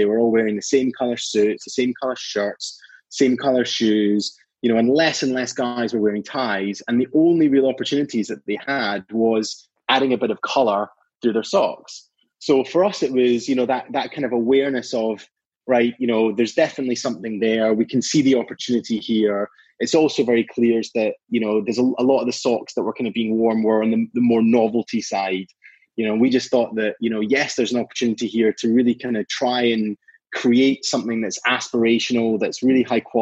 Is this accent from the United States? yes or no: no; Scotland, United Kingdom; born there; moved away as an adult; now in England; So I was born in Scotland. Both of my parents are Canadian. So they moved to the UK in their 20s and then moved up to Scotland in their 30s. And my sister and I were both born up there.